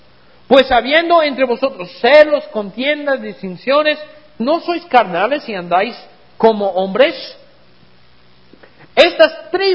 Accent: Texas, United States; Yo soy de Texas.

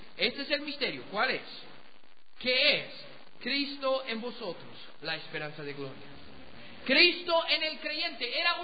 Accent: United States; Allá en mi país, mire, los de Hollywood, la gente muy liberal en los Estados Unidos

